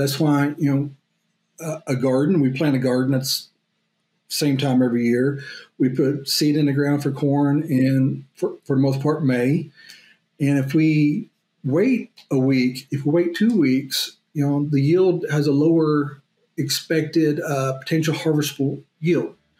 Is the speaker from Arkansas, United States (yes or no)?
yes; Arkansas, United States; So I grew up in Northeast Arkansas, not very far from the Mississippi River, in the Mississippi portal, Delta portal